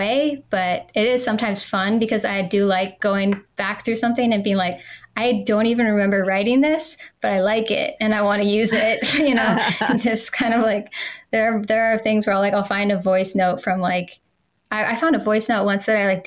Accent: Wisconsin, United States; I grew up in Wisconsin, and moving to LA, it's a big change.

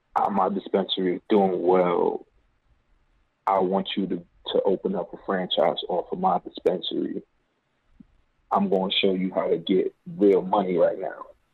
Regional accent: New York City, New York, United States; Man, you know, I'm being from the South Bronx

